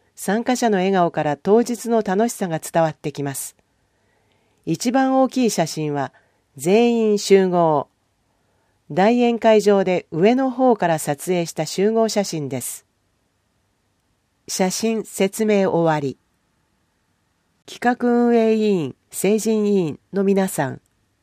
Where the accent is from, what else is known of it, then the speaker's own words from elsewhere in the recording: Chiyoda, Tokyo, Japan; 生まれ育った千代田区のために貢献したいと思う気持ち